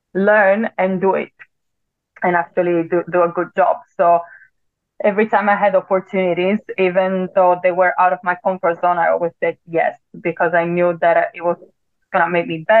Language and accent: English; Italy; English is a second language; now in London, United Kingdom; And obviously, I'm from Italy, so at the time I was in Italy with my family.